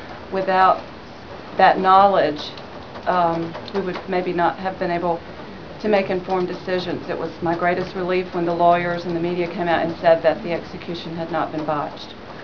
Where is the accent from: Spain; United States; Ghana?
United States; Augusta, Georgia; I'm from Augusta, Georgia.